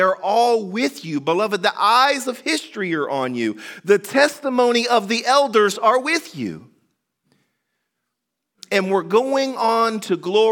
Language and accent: English; Tennessee, United States; Now, I'm from Tennessee, and right next to Tennessee is Kentucky, so I'm very familiar with the Kentucky Derby.